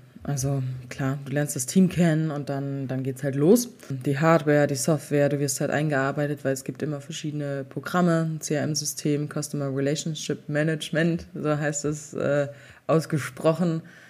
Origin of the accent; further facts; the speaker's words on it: North Rhine-Westphalia, Germany; Ich komme ja ursprünglich aus NRW, dass ich meine Familie wiedersehen kann.